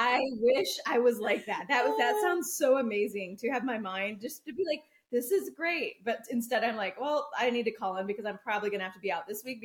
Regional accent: Michigan, United States; I was born and raised in Michigan. Hopefully most of the accent is gone, but you never know. Could still very much be there.

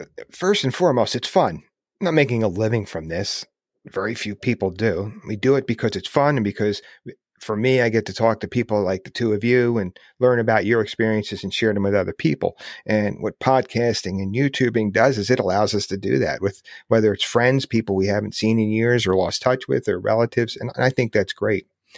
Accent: New Jersey, United States; I grew up in North Jersey across the river from New York City.

